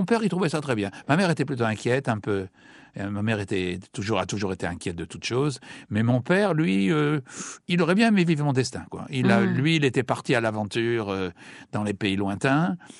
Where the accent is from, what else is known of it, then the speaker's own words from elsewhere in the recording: Madagascar; born there; also born or lived in Saint-Pierre-et-Miquelon / Cameroon; Il a vécu en Algérie, à Djibouti, c'est comme ça que je suis né à Madagascar. Et puis, on est allé ensuite à Saint-Pierre-et-Miquelon, et puis ensuite au Cameroun.